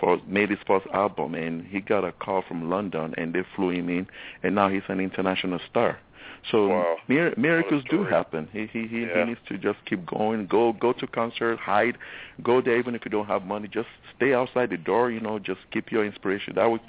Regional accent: Lagos, Nigeria; now in United States; I will not hide my accent. I am from the motherland. I'm from Lagos, Nigeria. I was born there about 30 years ago. Then I moved back to the United States.

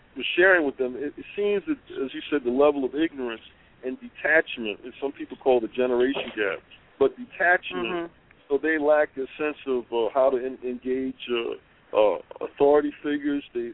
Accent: New York City, New York, United States; I grew up in, I live in New York City. I grew up in Bed-Stuy, which is right next to Brownsville, pretty much about the same age as Mike Tyson.

